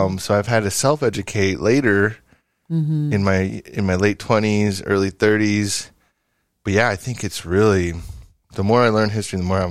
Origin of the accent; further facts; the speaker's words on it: Santa Cruz, California, United States; It's amazing, too, when you leave Santa Cruz, like, where are you guys from? Oh, we're from Santa Cruz.